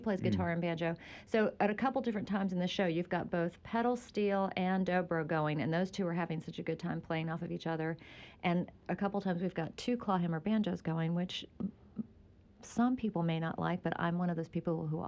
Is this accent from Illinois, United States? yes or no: no; Greensboro, North Carolina, United States; We're both from Greensboro